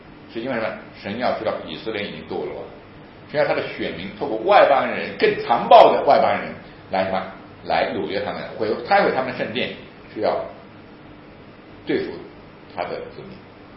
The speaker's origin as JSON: {"language": "Chinese", "country": "China", "said": "我们中国人往往是什么？"}